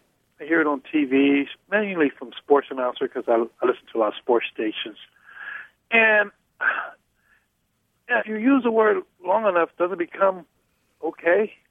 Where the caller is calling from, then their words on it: Cedar Hill, Texas, United States; I'm calling from Cedar Hill, Texas.